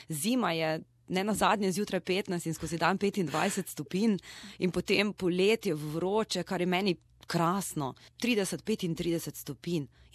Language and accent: Slovenian; Brežice, Lower Sava, Slovenia; Prihajam iz tega okolja, do 19. leta sem tam živela, potem sem študirala na obali, bila 5 let tam, šla za leto dni po svetu, vmes veliko potovala, potem se preselila v Ljubljano